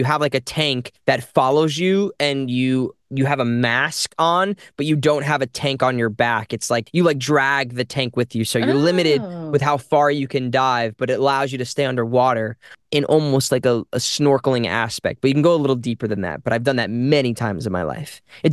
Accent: New Jersey, United States; also born or lived in Brooklyn; I grew up in Monmouth County. I mean, I grew up in Brooklyn for a while, and then my family moved to Monmouth County. But yeah, I love Jersey.

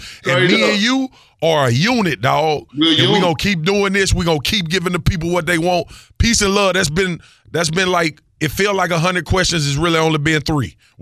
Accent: Louisiana, United States; Because we grew up, you know, I grew up in Louisiana. It was racism. It was bigotry. It was all of that.

